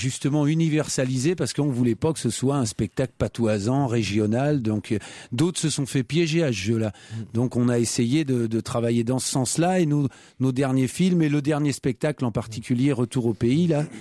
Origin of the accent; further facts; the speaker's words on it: Centre-Val de Loire, France; donc on vient et de la Touraine et du Berry